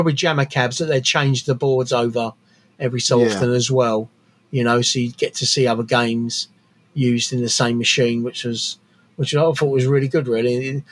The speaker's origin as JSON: {"language": "English", "town": "Tottenham", "region": "London", "country": "United Kingdom", "tie": "born or raised there", "said": "I'm 50 this year, so I was born in 74. So when I was a youngster growing up in Tottenham, North London, around about the time, I'm the youngest of six."}